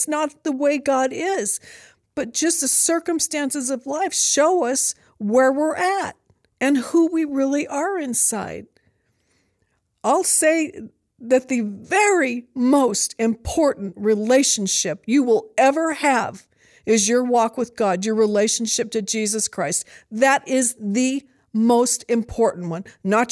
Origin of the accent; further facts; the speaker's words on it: United States; And it's a battle, because we're so human. And we're very American.